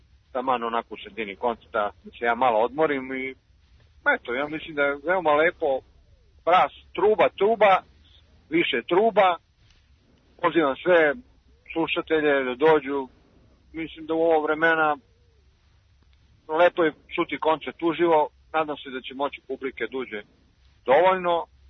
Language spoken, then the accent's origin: Serbian; Serbia; mi smo Srbi.